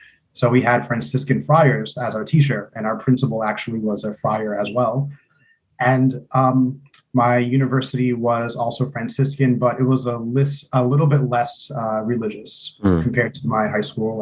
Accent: Huntington, New York, United States; So I am from New York, from a Long Island, a small town called Huntington.

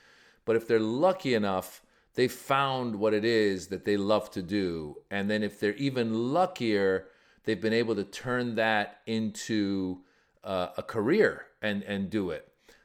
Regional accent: California, United States; I grew up in Northern California, Marin. So there weren't a lot of Persians around.

